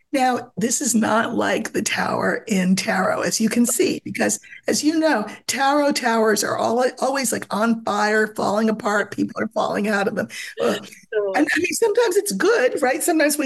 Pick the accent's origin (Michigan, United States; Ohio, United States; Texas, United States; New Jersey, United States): New Jersey, United States; now in California, United States; I'm coming from New Jersey, but now I live in California